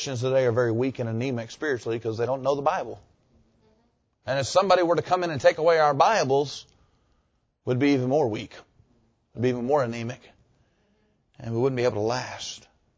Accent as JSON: {"language": "English", "town": "Jacksonville", "region": "Florida", "country": "United States", "tie": "born or raised there", "said": "I got a friend of mine that I grew up in church I grew up in Jacksonville."}